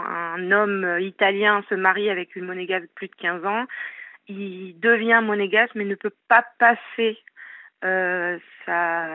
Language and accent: French; France; je suis française et très engagée citoyennement et humainement dans mon pays, que j'aime